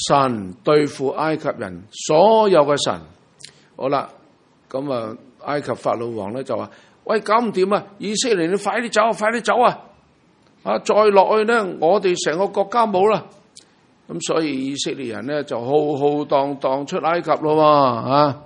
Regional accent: China; 有啲人問我，我哋中國人過新年啊，點解貼啲揮春喺門楣門腔啊

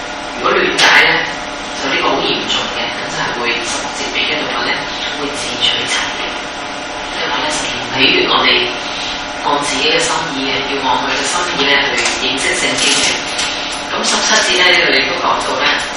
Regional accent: Hong Kong; 我們相信我們香港人或者都市人呢都是有通病，就是忙，

